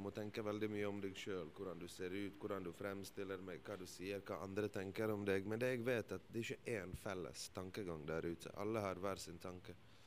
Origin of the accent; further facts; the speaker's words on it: Bosnia & Herzegovina; now in Norway; der jeg kommer fra i Bosnia, så har man oftest venner fra nabolaget sitt.